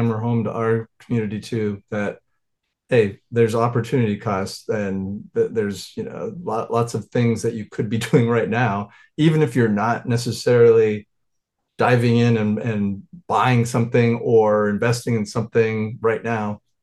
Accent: Montana, United States; So the three-part formula, I grew up in Montana. I used to watch eagles hunt.

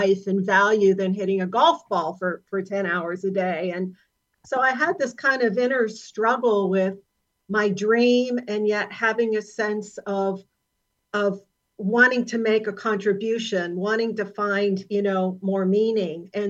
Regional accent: Pittsburgh, Pennsylvania, United States; Well, I grew up in Pittsburgh in Western Pennsylvania.

